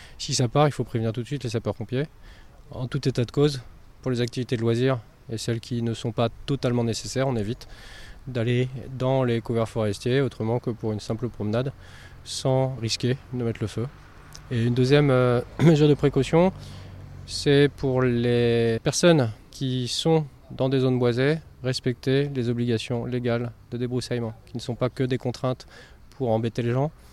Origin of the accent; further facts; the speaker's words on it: North of the Loire, France; puisque je viens du nord de la Loire. J'ai toujours servi au nord de la Loire, dans le Val d'Oise, dans l'Aisne, dans l'Eure, les Yvelines, l'Eure-et-Loire.